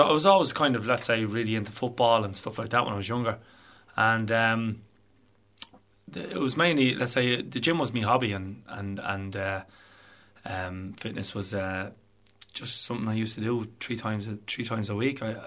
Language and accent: English; Dublin, Leinster, Ireland; I'm a dub anyway, myself.